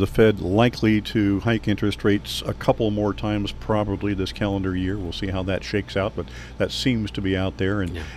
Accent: Illinois, United States; Of course, I grew up in Illinois, where detasseling corn in the hot months of July and August was done too.

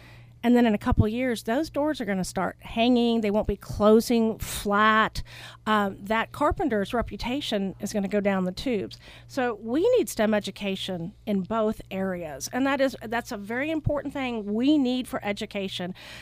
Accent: Edmond, Oklahoma, United States; And in my hometown of Edmond, just a week ago

